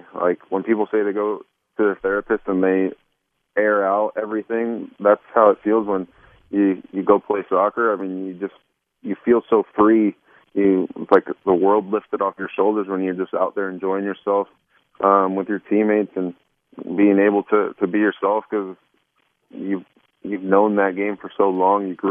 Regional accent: Colombia; also born or lived in California, United States; I was born in California, and then my dad lost his job. So he packed up our family, which at the time was just me, my mom and my dad, and we moved back to Colombia, and we were there till I was about 6 years old

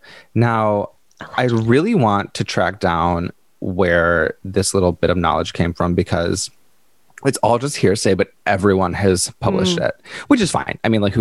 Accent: Midwest, United States; also born or lived in Wisconsin; I'm from the Midwest. I spent 8 years in Wisconsin. I know about a lot of snow.

